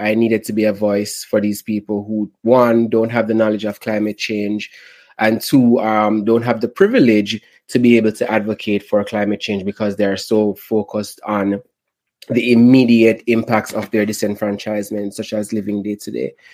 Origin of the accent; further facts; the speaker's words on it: Jamaica; now in New York, United States; I'm from Jamaica, but I'm now living in New York